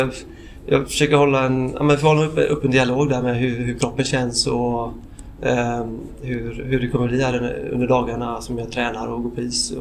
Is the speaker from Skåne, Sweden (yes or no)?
no; Lerum, Västra Götaland County, Sweden; jag är från Lerum och uppväxt typ i stan